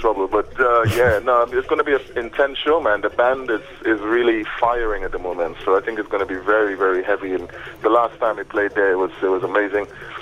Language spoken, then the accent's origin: English; Trinidad & Tobago; For voodoo in itself, you know, growing up in Trinidad, I grew up going to the Baptist church with my grandparents. And the Baptist Church in Trinidad is part of the whole family of African religions in the Caribbean